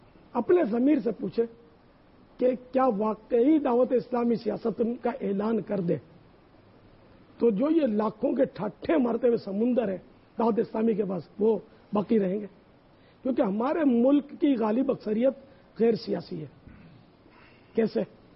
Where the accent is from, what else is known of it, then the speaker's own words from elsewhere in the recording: Pakistan; میں پاکستان میں پیدا ہوا ہوں اور الحمدللہ کٹر پاکستانی ہوں, وطن مجھے اپنا بہت عزیز ہے